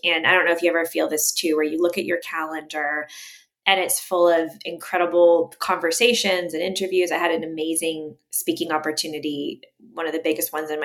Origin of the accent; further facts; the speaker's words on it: Canada; I'm Canadian. I was living in Edmonton, Alberta at the time.